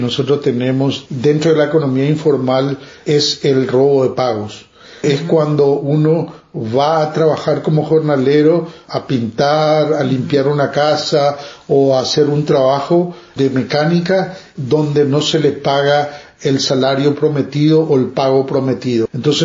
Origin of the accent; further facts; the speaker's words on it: Paraguay; now in United States; Originariamente yo soy de Paraguay, pero he vivido en diferentes países por carreras, por mi profesión, y termino acá en Estados Unidos en busca de oportunidades como cualquier otro inmigrante.